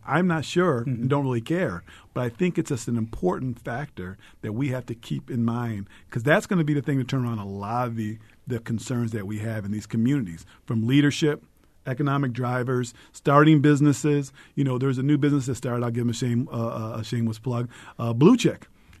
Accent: Rome, New York, United States; You know, I'm originally from Rome, New York, and we used to think of Syracuse as the big prosperous city.

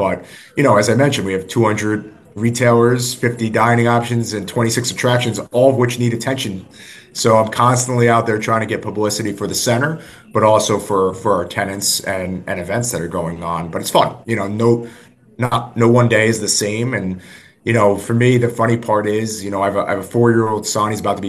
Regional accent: New York, United States; I grew up in New York, New Jersey area.

